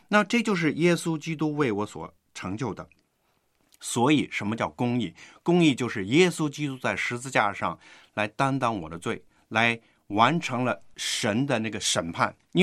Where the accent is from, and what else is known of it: China